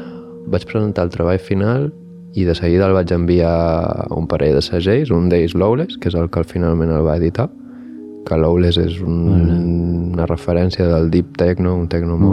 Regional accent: Girona, Catalonia, Spain; also born or lived in Berlin; Ara estic per aquí de Terrada, al Montseny, encara trobant una mica el meu lloc, no? Fa un anyet que vaig deixar Berlín per tornar cap a casa, ben bé no, perquè jo vinc de Girona, però bueno, ara li hem donat una oportunitat al Montseny.

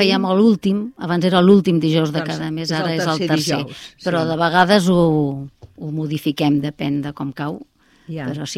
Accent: Molins de Rei, Catalonia, Spain; now in Pallejà, Spain; Jo he nascut a Molins de Rei i em considero de Molins de Rei, que no m'escoltin els de Pallejà perquè, perquè porto uns quants anys allà ja.

